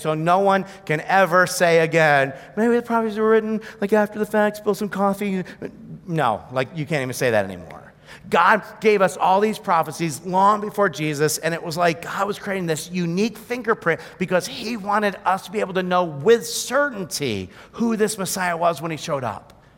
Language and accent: English; Hammondsport, New York, United States; So I grew up in Hammondsport, New York. You've never heard of Hammondsport because there's no reason to have heard of Hammondsport.